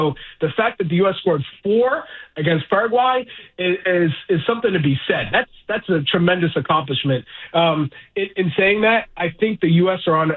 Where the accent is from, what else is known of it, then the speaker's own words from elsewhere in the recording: Manchester, New Hampshire, United States; For me, I grew up in Manchester, New Hampshire. I went to Boston College. New England is my home. It's in my blood.